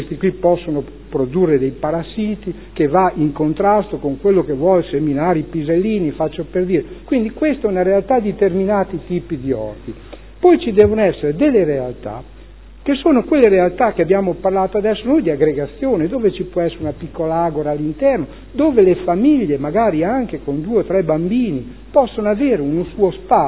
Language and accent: Italian; Modena, Emilia-Romagna, Italy; questo aspetto bucolico che abbiamo come modenese con gli orti.